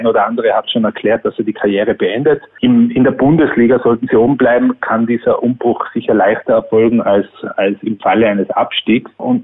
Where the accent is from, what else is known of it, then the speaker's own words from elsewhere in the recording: Tyrol, Austria; Und ich bin als Tiroler, sage ich mal so, ich würde mich freuen